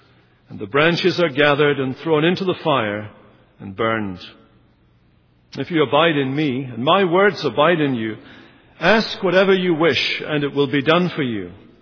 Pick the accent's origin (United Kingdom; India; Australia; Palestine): United Kingdom; Scotland; now in London, United Kingdom; I'm Scottish. This is the accent we'll be using when we all get to heaven. It's been modified over the years with a little bit of Irish, a little bit of Canadian, and now I'm doing cross-cultural missionary work in London, England